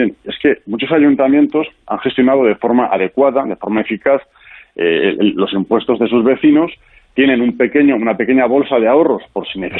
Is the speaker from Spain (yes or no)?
yes; Spain; pero también lo digo como español